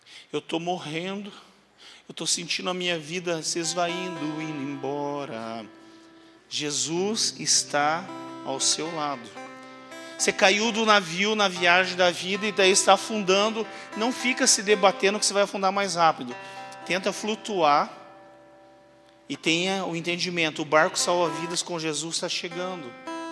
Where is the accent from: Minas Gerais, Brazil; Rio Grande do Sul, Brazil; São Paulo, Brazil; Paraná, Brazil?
Paraná, Brazil; Eu sou lá do interior do Paraná, e quando eu era criança